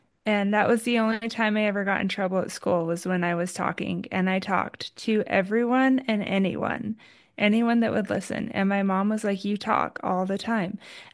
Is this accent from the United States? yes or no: yes; Oregon, United States; now in Boise, United States; I am currently by Boise, Idaho. Originally, I'm from like an hour away in Oregon in a small farming town. But yeah, right now I'm in Boise.